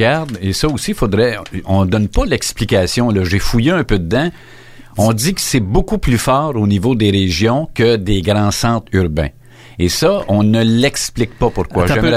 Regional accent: Quebec, Canada; Et tu parlais de chez nous, dans la Naudière.

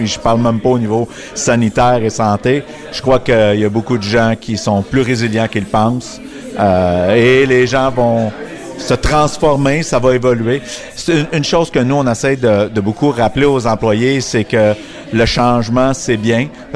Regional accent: Canada; ces gens-là ne sont pas à l'aise avec le fait qu'on est Canadien

